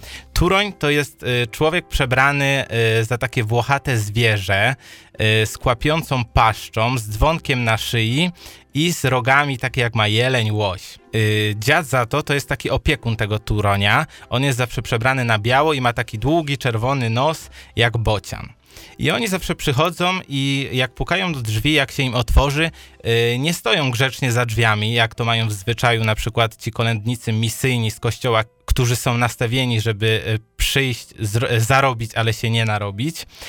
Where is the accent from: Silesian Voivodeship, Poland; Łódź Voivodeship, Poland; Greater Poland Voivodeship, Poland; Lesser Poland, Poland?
Silesian Voivodeship, Poland; born there; moi rodzice urodzili się w górach i później przeprowadzili się na Śląsk, ja już urodziłem się na Śląsku